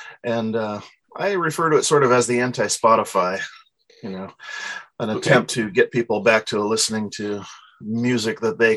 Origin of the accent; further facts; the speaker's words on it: Seattle, Washington, United States; Well, I'm from Seattle, like you say.